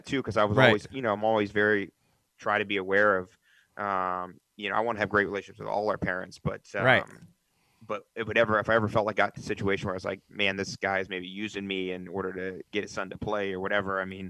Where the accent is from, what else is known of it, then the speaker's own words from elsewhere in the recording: Ohio, United States; I mean, I'm a kid from Ohio, and played in Pittsburgh.